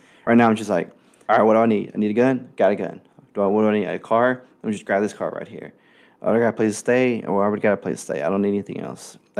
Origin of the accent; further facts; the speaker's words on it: the South, United States; just, I guess, my Southern style to the characters, I guess, because again, I'm from the South